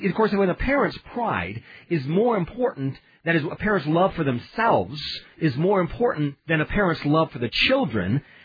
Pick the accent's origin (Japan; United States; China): Japan; I grew up in these societies. I grew up in Japanese society, and there is precious little love in families in Japan.